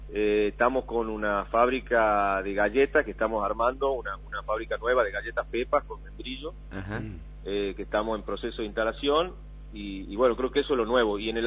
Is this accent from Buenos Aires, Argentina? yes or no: no; Tucumán, Argentina; now in Catamarca, Argentina; Imagínate que yo me vine de Tucumán a vivir en el 2019, me vine a vivir a Catamarca.